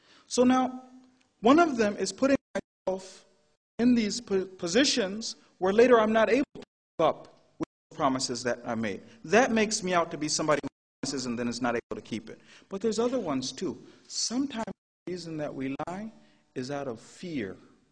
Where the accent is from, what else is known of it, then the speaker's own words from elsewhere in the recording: United States; You guys will forgive me for being an American. I can't help it. I'm American.